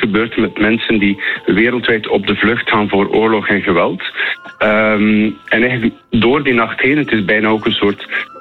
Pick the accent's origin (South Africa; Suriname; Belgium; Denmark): Belgium; Bruges, Flanders; now in Amsterdam, Netherlands; Dat klopt, ik kom uit Brugge, maar ik woon al 9 jaar in Nederland, in Amsterdam.